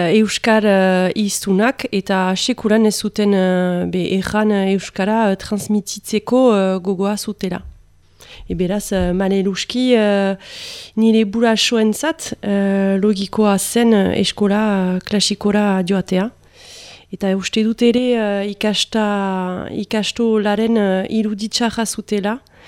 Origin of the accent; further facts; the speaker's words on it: Saint-Jean-de-Luz, Nouvelle-Aquitaine, France; Basque is a second language; now in Ascain, France; be Donibane Luitzunekoa naiz, eta badu orain amak urte azkainen bizi naizela, nire familiarekin.